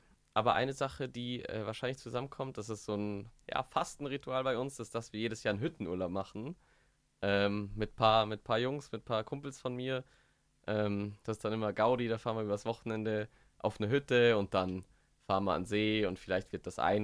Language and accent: German; Regensburg, Bavaria, Germany; ich komme tatsächlich aus Regensburg, also hier auch groß geworden, also von wegen Heimatfahren ist jetzt, ne? Aber ich habe rumänische Wurzeln